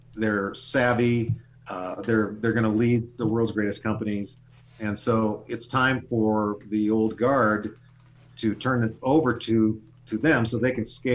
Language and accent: English; United States; There's something that I learned growing up in Indian reservations